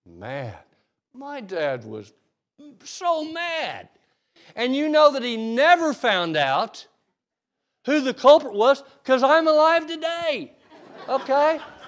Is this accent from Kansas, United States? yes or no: yes; Wichita, Kansas, United States; My dad, I grew up in Wichita, Kansas, the West Douglas Church of Christ, my home congregation.